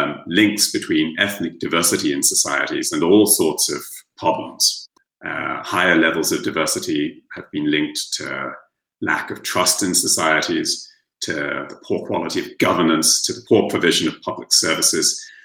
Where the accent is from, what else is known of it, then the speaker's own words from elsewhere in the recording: London, United Kingdom; born there; I was born in London in the 1970s. I can put the exact year on it. But my parents come from the small Caribbean nation of Guyana. But their ancestors, they hail from India